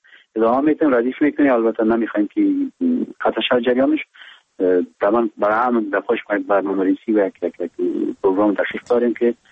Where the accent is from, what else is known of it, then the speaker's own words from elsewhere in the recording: Afghanistan; ما به عنوان یک افغان که گذشته چیزای مختلف از شنیده تجربه کرده